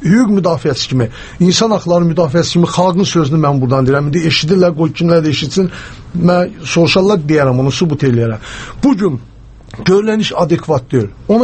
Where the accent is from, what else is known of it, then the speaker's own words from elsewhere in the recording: Azerbaijan; Mən həmin o Kürboy rayonlarda anadan olmuşam. Orada böyümüşəm.